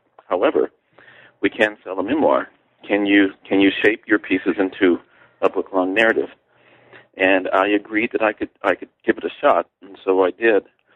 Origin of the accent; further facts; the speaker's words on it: Chicago, Illinois, United States; I was born and raised in Chicago of blind parents.